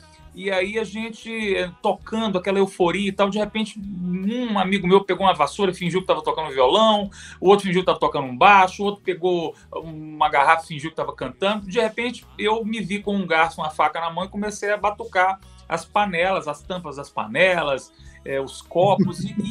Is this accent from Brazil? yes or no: yes; Governador Valadares, Minas Gerais, Brazil; also born or lived in Ponte Nova; eu nasci em Ponte Nova, mas passei a minha infância em Governador Valadares, que é no leste de Minas, uma cidade muito grande.